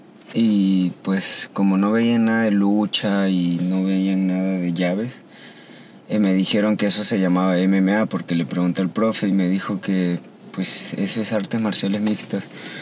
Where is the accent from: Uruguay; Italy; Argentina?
Argentina; moved away as an adult; also born or lived in Lima, Peru; now in Mexico; Tengo 25 años, nacido en Perú, en Lima. También, pero me crié en Argentina, como a los 10 años más o menos me fui a Argentina. Y ahí estuve también casi hasta los 20 años y ahora, y desde ahí, desde los 20 hasta ahora estoy en México